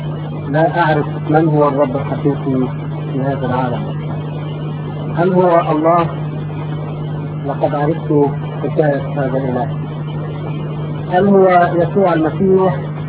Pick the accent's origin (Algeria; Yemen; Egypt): Egypt; moved away as an adult; now in South Africa; انا من مصر، رحلت عن مصر من 4 سنوات